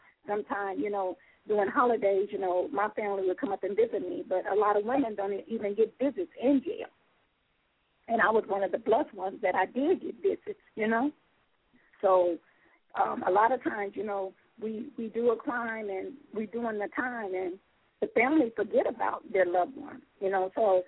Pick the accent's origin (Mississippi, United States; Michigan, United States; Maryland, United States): Mississippi, United States; Hattiesburg; also born or lived in California; So I was raised in Hattiesburg and California, and I would go back and forth up into the 10th grade.